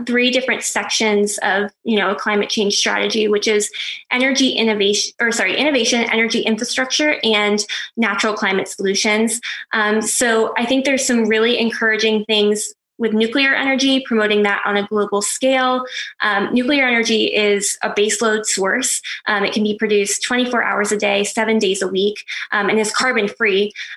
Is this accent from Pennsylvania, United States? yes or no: yes; Pennsylvania, United States; in my home state of Pennsylvania, Three Mile Island